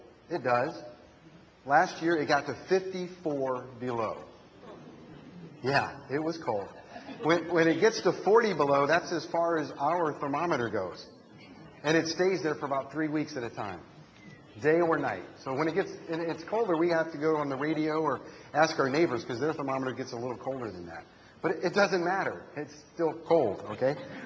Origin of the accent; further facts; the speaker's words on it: United States; And I, being an American, and I planned this